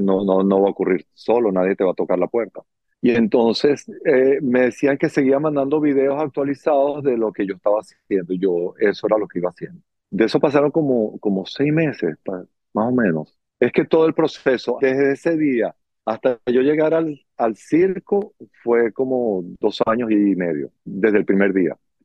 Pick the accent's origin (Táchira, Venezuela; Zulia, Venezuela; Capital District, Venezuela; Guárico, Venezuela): Capital District, Venezuela; Caracas; yo soy de Caracas, Venezuela